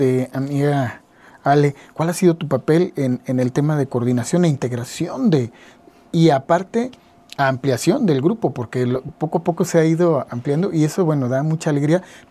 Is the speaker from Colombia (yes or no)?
no; Puente de Ixtla, Morelos, Mexico; yo que soy de acá de Puente de Ixtla y que orgullosamente oriundo de la zona sur poniente de este estado de Morelos